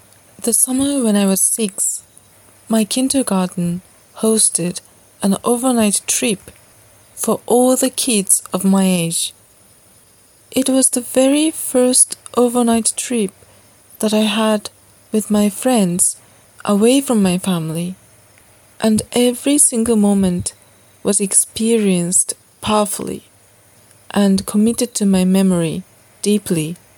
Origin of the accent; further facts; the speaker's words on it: Sendai, Miyagi, Japan; now in Ottawa, Canada; This is another episode that I am sending to you from my hometown, Sendai. About 3 more weeks are left before I head back to Ottawa.